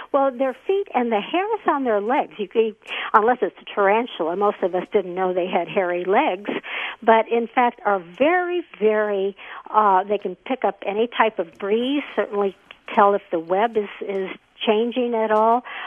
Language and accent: English; Midwest, United States; and of course I'm a Midwesterner, so I'm a bit biased